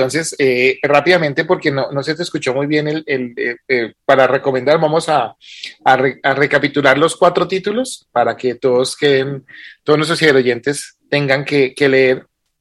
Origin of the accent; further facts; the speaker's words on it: Colombia; como colombianos tenemos que leer